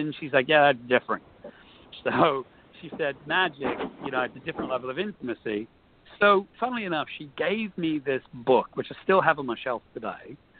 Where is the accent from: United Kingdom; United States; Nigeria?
United Kingdom; England; So, you know, growing up in England, I was always sort of exposed to magic.